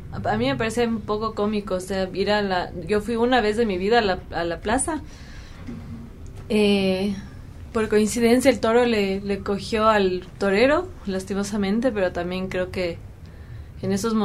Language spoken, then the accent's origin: Spanish; Quito, Pichincha, Ecuador; no creo que tenemos una fiesta que sea que nos caracterice como quiteños